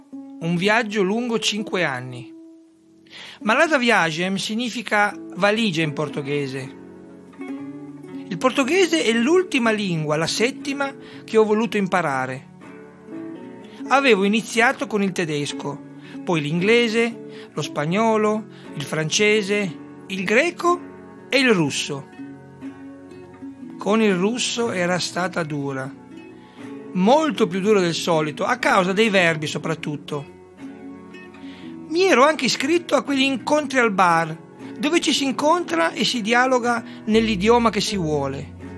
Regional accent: Bologna, Emilia-Romagna, Italy; born there; 2 riguardano la storia del mio paese, l'Italia. Da lì vengo, sono nato a Bologna.

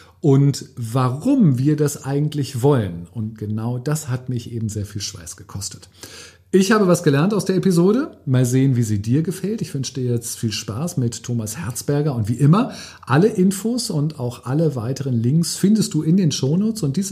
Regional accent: Hamburg, Germany; für mich als Hamburger ist das natürlich sehr ungewohnt.

